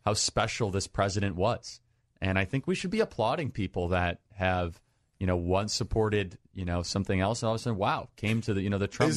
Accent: Illinois, United States; I was from Northern Illinois. I had teachers that went up and protested him.

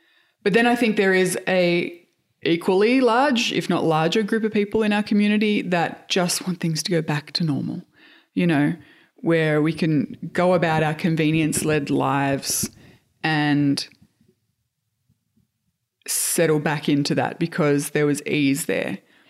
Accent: Australia; discovering just how connected the world was and how isolating it feels as an Australian to not be able to leave your country and all that sort of stuff.

